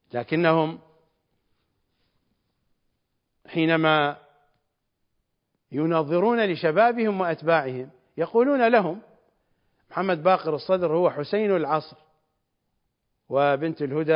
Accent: Iraq; ومشتي أو مشهدي بالضبط عندنا في العراق نقول زائر

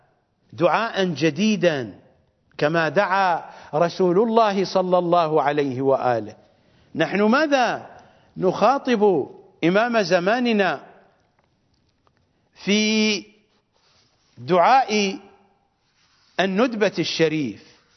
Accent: Iraq; أنا لا أستطيع أن أذهب إلى بلدي وأنا عراقي، أنا عراقي عراقي عراقي حتى ينقطع النفس، وأنا عربي عربي عربي حتى ينقطع النفس.

